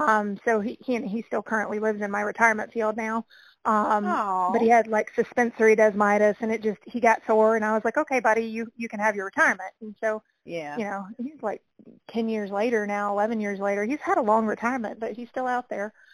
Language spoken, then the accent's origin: English; Birmingham, Alabama, United States; I grew up in Alabama and quite honestly in the city, like Birmingham, Alabama, no green grass around, like it just a little suburb of that area.